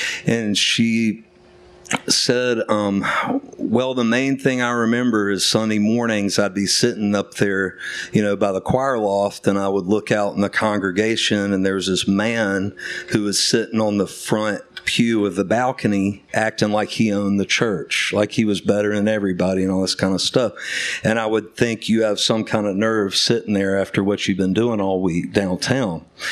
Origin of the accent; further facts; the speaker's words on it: Birmingham, Alabama, United States; growing up in Birmingham as a white man, whose my grandmother was a choir director in the Methodist Church for 70 years in Birmingham